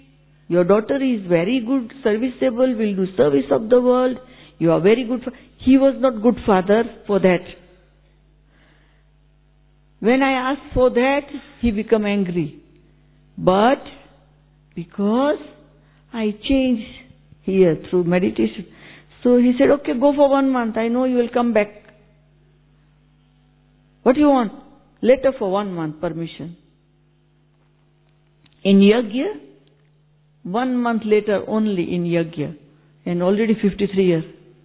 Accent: Gujarat, India; Brother, I am from India. I am from Gujarat.

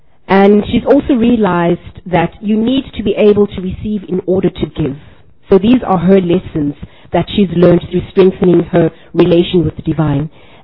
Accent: South Africa; I'm from South Africa.

